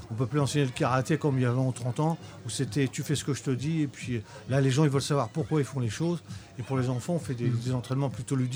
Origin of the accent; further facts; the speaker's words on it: Le Havre, Normandy, France; Moi, je viens du Havre